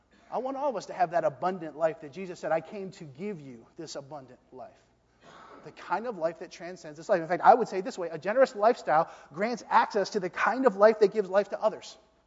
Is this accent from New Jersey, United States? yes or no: yes; New Jersey, United States; When I came out here from New Jersey, Philadelphia area, one of my favorite foods was cheesesteaks.